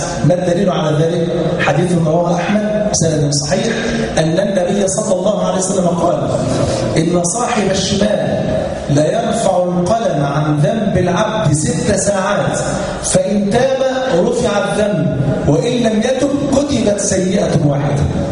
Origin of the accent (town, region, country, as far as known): Egypt